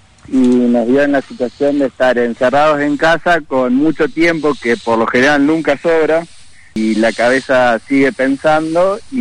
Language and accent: Spanish; Bariloche, Río Negro, Argentina; Soy de Bariloche, después de estudiar volví a mi ciudad.